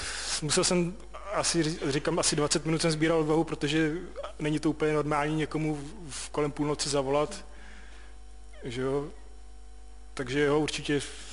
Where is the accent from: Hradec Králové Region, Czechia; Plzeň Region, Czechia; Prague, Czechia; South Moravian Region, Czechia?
Plzeň Region, Czechia; Plzeň; Protože já jsem přece jenom z Plzně.